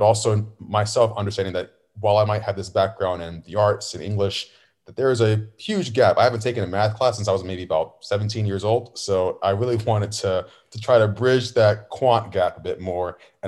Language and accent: English; Richmond, Virginia, United States; born and raised in Richmond, Virginia. So Virginia has been home pretty much my whole life.